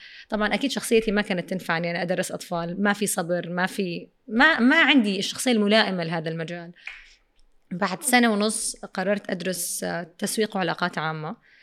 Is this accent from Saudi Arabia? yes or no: yes; Saudi Arabia; moved away as an adult; انا ما خرجت من السعوديه كانت مره صغيره، فعايشه في بيت اهلي